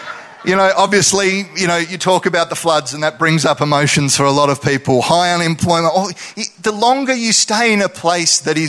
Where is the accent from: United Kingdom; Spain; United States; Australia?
Australia; Tasmania; now in Bundaberg, Australia; I mean, I'm coming from Tasmania and I'm saying that the quality of food here in Bundaberg is A grade.